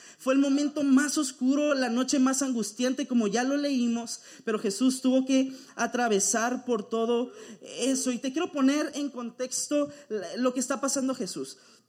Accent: Tamaulipas, Mexico; born there; now in Tijuana, Mexico; Y ahorita estoy en Tijuana, donde los tacos son tan ricos y la carne asada, todo está delicioso aquí. Amo Tijuana, me encanta Tijuana, pero soy tamaulipeco de nacimiento.

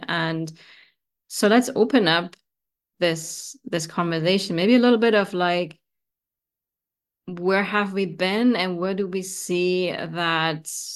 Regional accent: Germany; English is a second language; So we're going to stick with speaking English because we're both originally from Germany.

